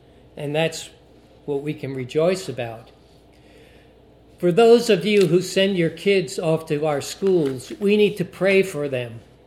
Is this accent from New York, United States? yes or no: yes; New York, United States; You know, I grew up in New York, and 99% of all comedy and jokes was sarcasm.